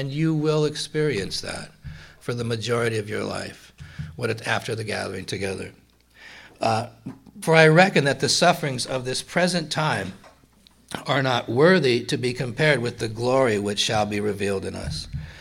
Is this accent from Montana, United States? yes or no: yes; Montana, United States; I always think about, I'm from Montana, so I'm going back to Montana